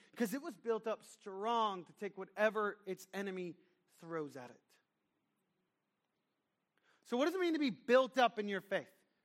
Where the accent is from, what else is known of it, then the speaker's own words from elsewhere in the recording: Cornelius, North Carolina, United States; also born or lived in North Florida; I grew up here in Cornelius and Huntersville most of my life. And then after college, really in my late 20s, I moved down to a small town in rural North Florida.